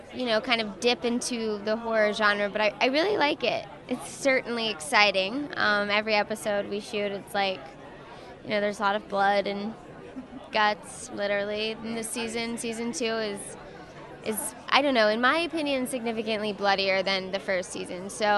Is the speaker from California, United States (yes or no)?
no; Fort Worth, Texas, United States; No, I'm from Fort Worth.